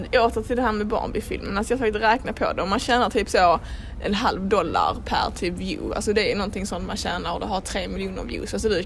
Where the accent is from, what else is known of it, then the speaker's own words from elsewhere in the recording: Skåne, Sweden; accent: Scanian; jag pratar liksom inte bred skånska då.